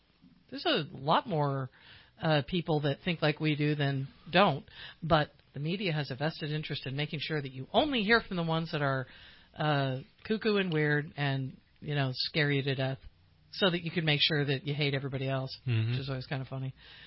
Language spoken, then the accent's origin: English; Colusa, California, United States; Oh, well, I've been in the cold before. I grew up in Colusa.